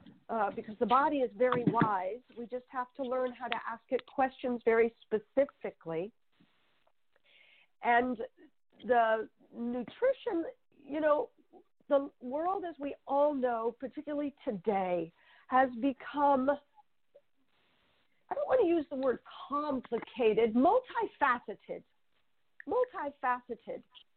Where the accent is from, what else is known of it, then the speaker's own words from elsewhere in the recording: Los Angeles, California, United States; my lifestyle growing up in Los Angeles in the 80s, I think I just gave my age away